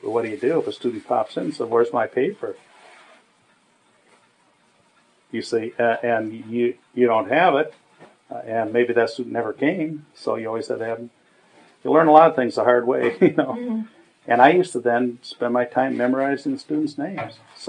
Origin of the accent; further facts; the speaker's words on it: Ohio, United States; and of course I was from Ohio, you know, the Midwest, different background.